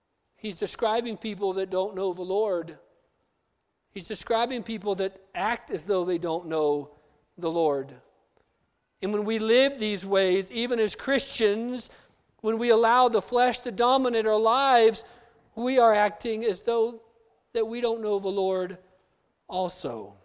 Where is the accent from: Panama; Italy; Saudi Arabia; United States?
United States; I grew up on the Navajo Indian Reservation. I've seen what alcohol can do.